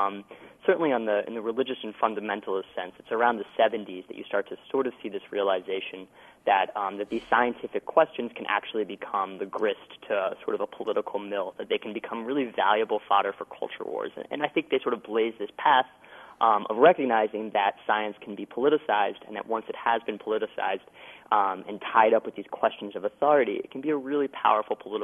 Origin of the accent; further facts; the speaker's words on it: Bible Belt, United States; I grew up in the Bible Belt, and we would, at school we talked about evolution a lot.